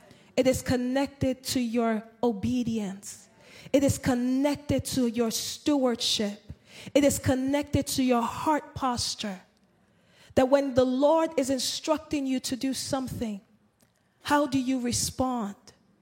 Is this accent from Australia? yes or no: no; Nigeria; I'm Nigerian, right? I grew up in a Nigerian household.